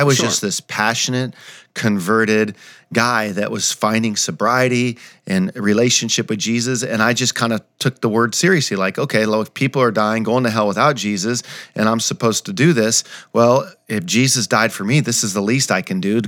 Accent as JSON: {"language": "English", "region": "California", "country": "United States", "tie": "born or raised there", "lives_now": "Conway, United States", "said": "being a Californian, you know, here I am, a native Californian, I'm in Conway, Arkansas."}